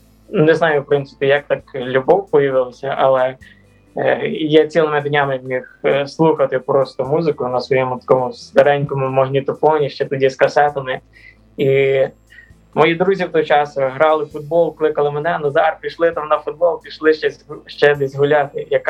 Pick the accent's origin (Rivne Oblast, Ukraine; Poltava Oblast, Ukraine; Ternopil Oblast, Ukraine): Ternopil Oblast, Ukraine; Ternopil; now in Kyiv, Ukraine; Я сам з Тернопіля, але навчаюся у Києві.